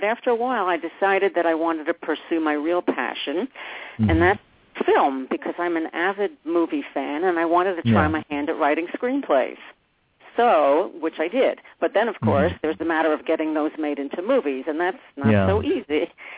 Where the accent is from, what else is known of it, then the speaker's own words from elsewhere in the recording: New York, United States; also born or lived in New Jersey; Well, I was born in New York in the Bronx, Bronx Hospital, mm-hmm. and grew up in the New York, New Jersey area. I went to public schools through high school.